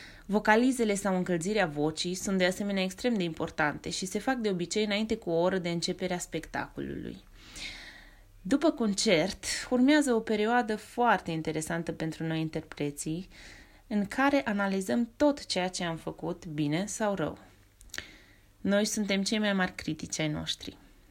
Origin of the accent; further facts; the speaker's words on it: Baia Mare, Maramureș County, Romania; Pasiunea mea pentru muzică a apărut încă de la o vârstă fragedă, când părinții mei m-au dat la grădinița muzicală din Baia Mare, orașul meu natal.